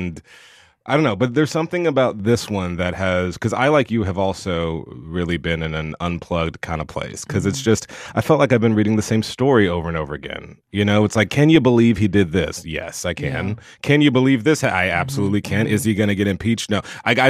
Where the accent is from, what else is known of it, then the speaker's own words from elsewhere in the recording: Southern United States, United States; for me, even as a gay boy growing up in the South, you know, really understanding the transgender experience